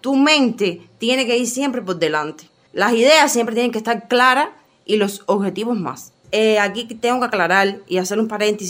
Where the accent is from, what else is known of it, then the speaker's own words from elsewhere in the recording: Montero, Cienfuegos, Cuba; a pesar de ir representando mi provincia Cienfuegos, mi corazón siempre estaba claro y mi mente siempre decía, mi pueblo ha sido Montero. ¿Por qué? Porque yo mi carrera deportiva la forjé ahí